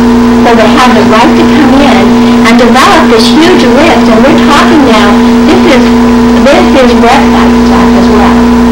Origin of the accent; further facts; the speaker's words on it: Texas, United States; And being a Texan, the people in our school tried to say